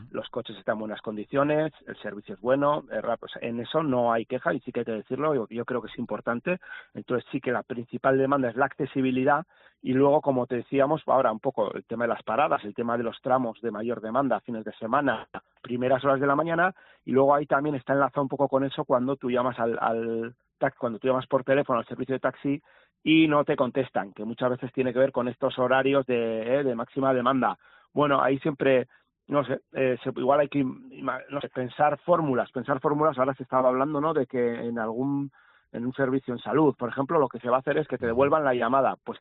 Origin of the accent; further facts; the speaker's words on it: Navarre, Spain; además en un sitio como Navarra, que tenemos muchas localidades de no mucha población